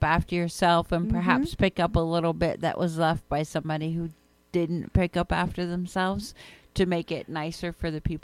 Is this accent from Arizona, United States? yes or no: no; New York, United States; And they also stop when you go to cross the street in the crosswalk, which I'm not all that accustomed to as a New Yorker.